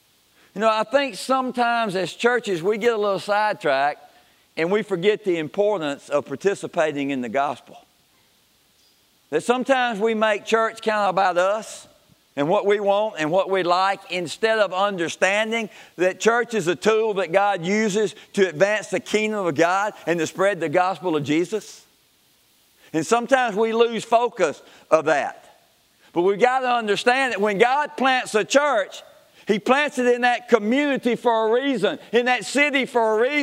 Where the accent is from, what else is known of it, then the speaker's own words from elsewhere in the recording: Kosciusko, Mississippi, United States; I am from Kosciuszko, Mississippi. Have lived in Itala County off and on most of my life.